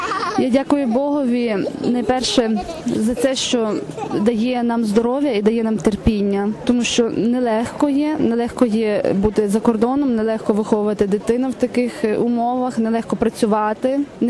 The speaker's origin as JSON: {"language": "Ukrainian", "town": "Lviv", "region": "Lviv Oblast", "country": "Ukraine", "said": "Місто Львів."}